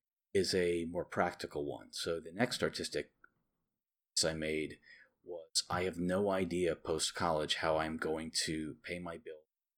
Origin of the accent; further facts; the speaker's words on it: Connecticut, United States; But I was raised in Connecticut primarily.